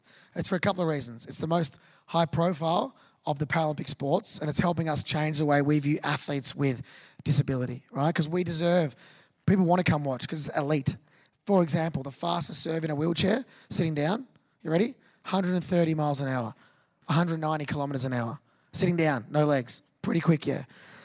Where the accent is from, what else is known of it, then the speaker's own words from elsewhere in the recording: Australia; If you don't know what that is, I'm an Australian wanker.